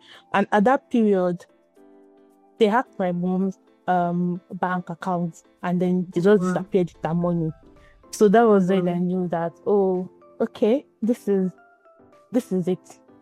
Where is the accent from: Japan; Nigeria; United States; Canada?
Nigeria; Ijebu-Ode, Ogun; also born or lived in Lagos; now in Abuja, Nigeria; Okay, so I grew up in Ijebu-Ode in Ogun State. Then I moved to Lagos for university studies, then work took me to Abuja.